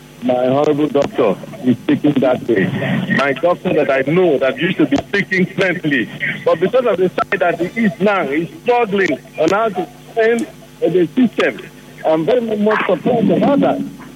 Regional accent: Port Harcourt, Rivers, Nigeria; I'm from Port Harcourt.

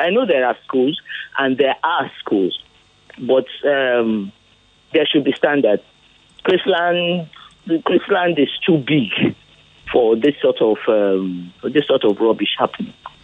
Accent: Ikorodu, Lagos, Nigeria; from Ikorodu.

